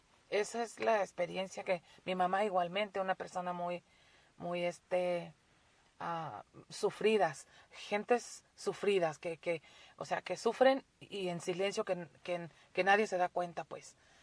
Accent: Sinaloa, Mexico; also born or lived in Michoacán; now in United States; Yo nací en Michoacán, ¿verdad? Es un pueblito en la falda así del cerro, muy tranquilo y todo. Pero cuando mi papá regresó de aquí de Bracero para allá, para México, nos movió a nosotros, nos trajo para el estado

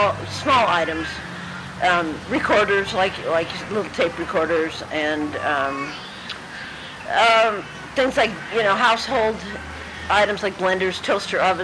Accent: San Diego, California, United States; 1956, La Mesa, California, which is in San Diego County. Which makes me 54.

